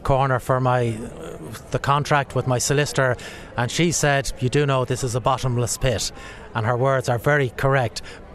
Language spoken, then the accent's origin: English; Blackrock, Ireland; when we grew up in Blackrock, and when I went back, my parents allowed me have the garden.